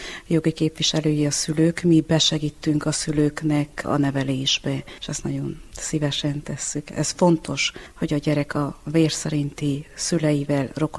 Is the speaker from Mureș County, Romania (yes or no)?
no; Gheorgheni, Harghita, Romania; A ház, ahol születtünk, testvéremmel oda szoktunk hazamenni, meg a fiammal.